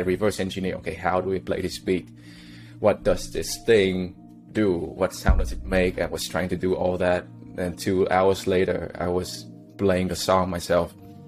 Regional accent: Ho Chi Minh City, Vietnam; moved away as an adult; now in Netherlands; I come from Vietnam, specifically Ho Chi Minh City, from the south. I was born and raised there 100%. I came to the Netherlands like 10 years ago.

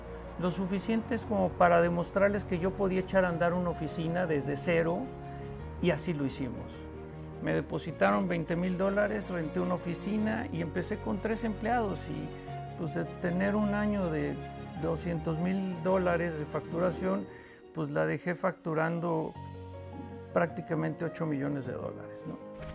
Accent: Mexico City, Mexico; yo soy tengo 56 años, un hombre común y corriente, nací en México, chilango, y bueno, pues crecí en una familia también común y corriente.

